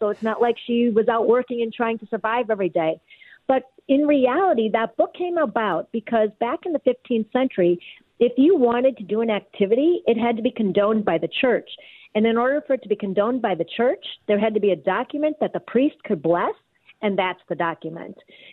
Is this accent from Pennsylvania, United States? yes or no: no; West Bend, Wisconsin, United States; I grew up in West Bend, Wisconsin on Wallace Lake.